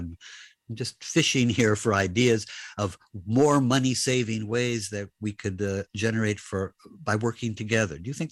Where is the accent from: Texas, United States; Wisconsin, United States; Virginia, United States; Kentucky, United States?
Wisconsin, United States; Kenosha; Kenosha has been through a lot. I used to relish the fact that no one had ever heard of my hometown, and now everybody has, and I don't like it much.